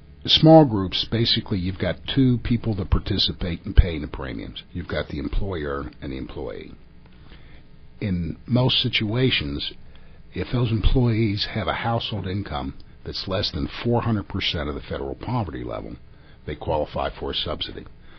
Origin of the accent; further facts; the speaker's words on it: Fairmont, West Virginia, United States; Moved back to West Virginia because I'm from West Virginia. I'm from the Fairmont area.